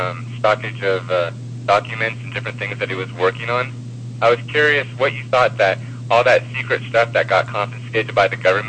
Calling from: California, United States; again from California.

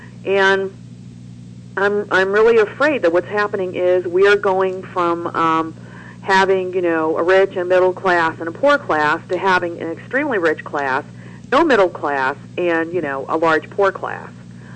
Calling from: Columbus, Ohio, United States; Hi, Kevin. … from Columbus.

